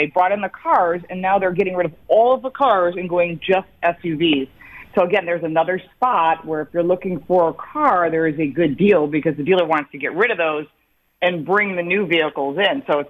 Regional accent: Detroit, Michigan, United States; and I've lived here 99% of my life since I was 10. I'm from Detroit.

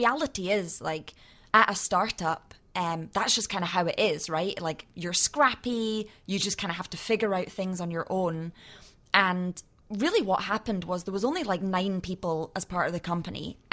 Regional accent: Edinburgh, Scotland, United Kingdom; moved away as an adult; now in Chicago, United States; I'm from Edinburgh, Scotland. Yep. And I moved to Chicago 10 years ago. In fact, 10 years ago this month.

